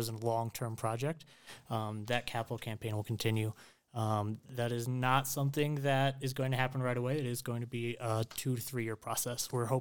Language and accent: English; Indiana, United States; now in Alamosa, United States; I come from Indiana, which is only a couple hundred feet above sea level to 7,500 feet here in Alamosa.